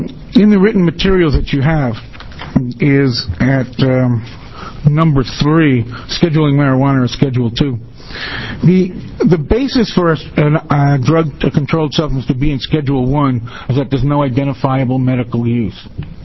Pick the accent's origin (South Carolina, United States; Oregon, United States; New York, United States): Oregon, United States; Eugene; I'm an attorney from Eugene